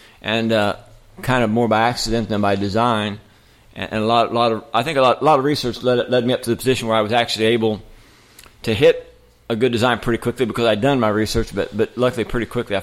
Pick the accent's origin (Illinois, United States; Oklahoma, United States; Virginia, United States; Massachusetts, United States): Illinois, United States; Mulberry Grove; moved away as an adult; also born or lived in Texas; I was raised in Mulberry Grove and went all through school there, and I'd lived there for several years after that.